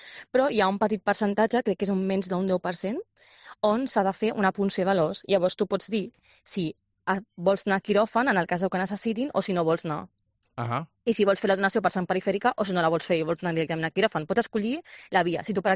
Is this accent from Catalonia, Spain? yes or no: yes; Barcelona, Catalonia, Spain; en el meu cas perquè sóc de Barcelona